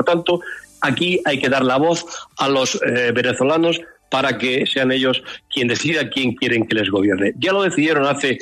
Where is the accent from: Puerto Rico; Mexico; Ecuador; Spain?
Spain; Desde España, yo mi posición como presidente de la Comisión de Asuntos Iberoamericanos del Senado y como parlamentario español